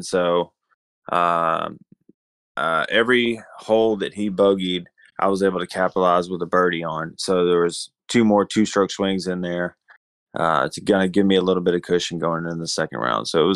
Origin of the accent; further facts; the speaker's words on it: Louisiana, United States; I'm from Louisiana, so there was a tour back then